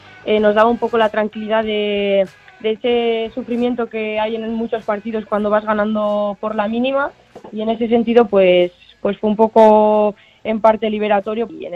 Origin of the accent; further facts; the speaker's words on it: Pamplona, Navarre, Spain; la gente que somos de Pamplona y que llevamos años en Osasuna